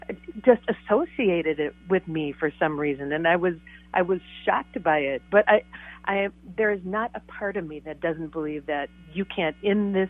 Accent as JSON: {"language": "English", "town": "Cambridge", "region": "Minnesota", "country": "United States", "said": "And by the way, we were both from Cambridge, basically."}